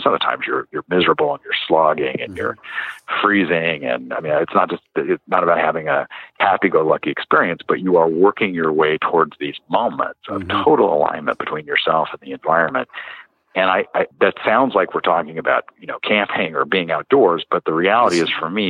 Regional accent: New Mexico, United States; I grew up out in New Mexico, and I spent a lot of time in the mountains.

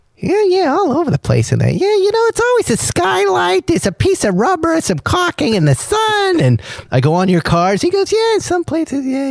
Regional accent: East Coast, United States; now in California, United States; I grew up on the East Coast. I don't remember one rainstorm that made everything leak.

